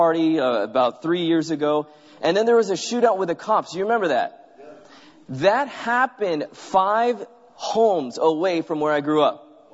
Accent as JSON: {"language": "English", "town": "San Bernardino", "region": "California", "country": "United States", "tie": "born or raised there", "also_born_or_lived": "Loma Linda", "said": "Born and raised in Loma Linda, but we weren't rich enough to live in Loma Linda, so we lived in the ghetto. Anyone ever heard of San Bernardino?"}